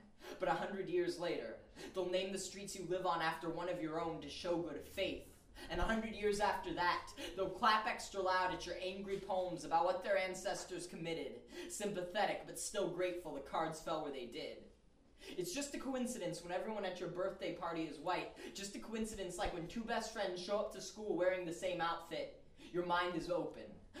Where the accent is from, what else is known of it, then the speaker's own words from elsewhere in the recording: Denver, Colorado, United States; I am from Denver, so as a result, some of my poems, especially the one I'm going to do first, have references to that place.